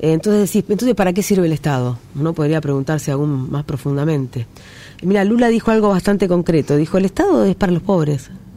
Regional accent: Argentina

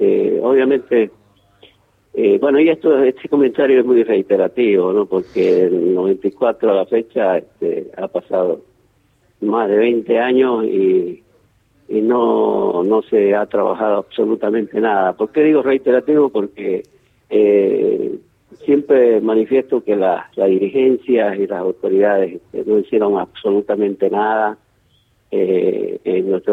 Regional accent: Bolivia; siendo también boliviano no tenemos muchas chances de participar en los mundiales

